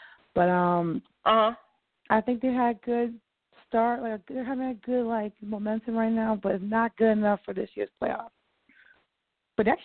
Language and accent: English; New York, United States; I'm 24. I'm from New York.